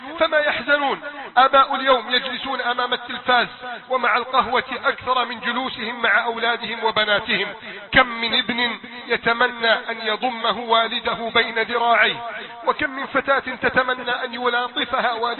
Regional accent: Egypt; كريمة من بعض أرياف بلدنا مصر الطيبة

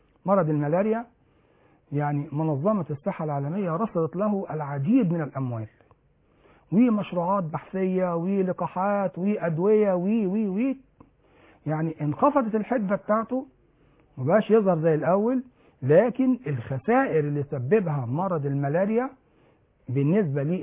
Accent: Egypt; كان موجود عندنا في مصر وفي بعض الافراد بيصابوا بيه

